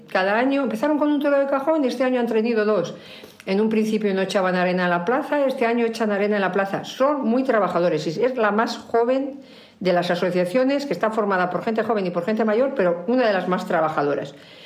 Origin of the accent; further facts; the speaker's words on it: Madrid, Community of Madrid, Spain; born there; now in Villalpando, Spain; Soy una mujer de 63 años... En Villalpando todo el mundo me conoce por … Yo nací en Madrid, mis padres eran de un pueblo que está a 6 kilómetros de Villalpando